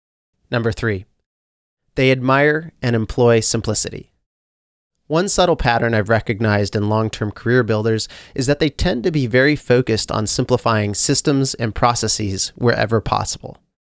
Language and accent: English; United States; As an American, I live in a culture that frequently praises the impulsiveness of inexperience